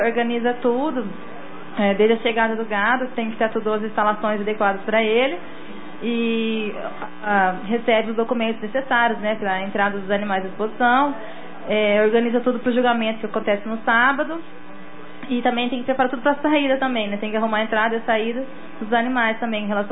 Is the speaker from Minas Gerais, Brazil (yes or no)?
yes; São Sebastião do Paraíso, Minas Gerais, Brazil; Eu sou de São Sebastião do Paraíso.